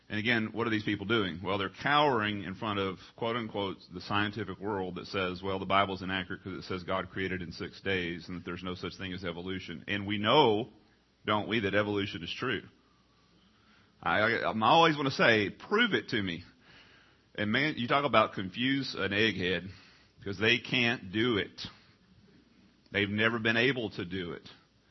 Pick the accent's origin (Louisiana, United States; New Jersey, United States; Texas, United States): Texas, United States; I'm a redneck. You know, I'm from East Texas, and we just think real concretely.